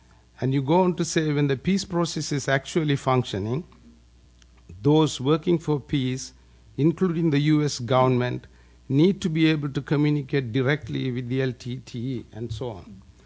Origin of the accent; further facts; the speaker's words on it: New York, United States; And I am from New York.